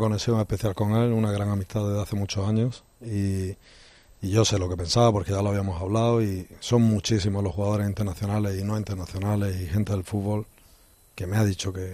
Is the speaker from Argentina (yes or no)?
no; Motril, Andalusia, Spain; Mira, yo soy un paleto, soy de Motril.